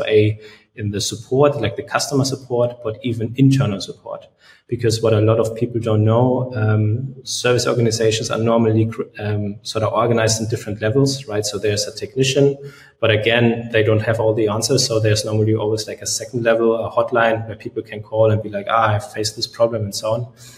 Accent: Munich, Bavaria, Germany; English is a second language; like we are from Munich, at least I am actually

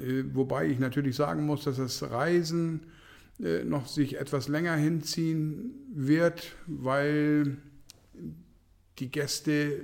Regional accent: Schleswig-Holstein, Germany; Und ich komme aus dem Bereich Nordfriesland und war früher als Gastronom in Dithmarschen tätig

